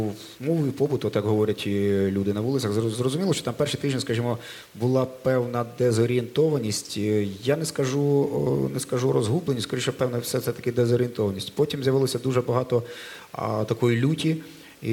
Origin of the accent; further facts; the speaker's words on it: Starobilsk, Luhansk Oblast, Ukraine; з мого рідного Старобільська